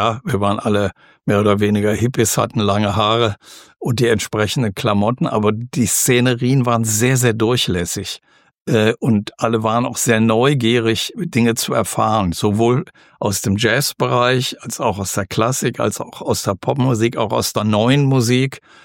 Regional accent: Aachen, North Rhine-Westphalia, Germany; habe 4 Spielzeiten tatsächlich im städtischen Orchester in meiner Heimatstadt als Aushilfe gespielt durch meinen Schlagzeuglehrer, der Prinzipal, der erste Schlagzeuger im Orchester war in Aachen.

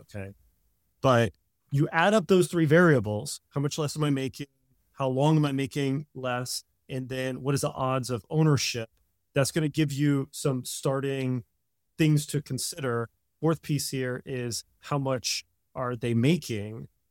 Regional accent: New Orleans, Louisiana, United States; moved away as an adult; now in Milwaukee, United States; She is from Milwaukee. I'm from New Orleans area. Moving from New Orleans to Milwaukee is a little bit daunting, to be honest.

